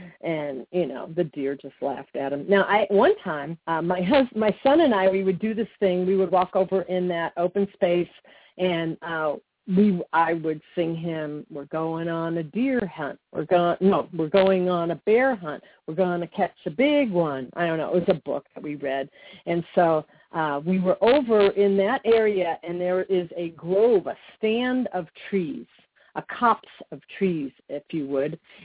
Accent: Chicago, Illinois, United States; I grew up in Chicago, as I said, and we always lived within about a mile, a little over a mile from the beach.

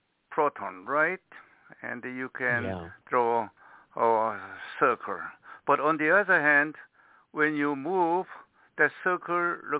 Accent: South Korea; English is a second language; now in United States; Okay, I came from Korea.

